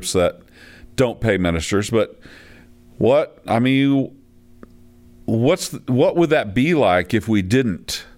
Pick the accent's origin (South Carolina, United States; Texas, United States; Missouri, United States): Missouri, United States; Independence; I grew up in Independence, Missouri, where that sort of the home of a lot of those organizations.